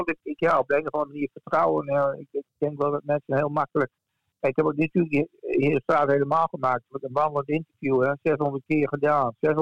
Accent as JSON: {"language": "Dutch", "region": "Groningen", "country": "Netherlands", "accent": "Gronings", "said": "de Gronings dialect kwam er doorheen"}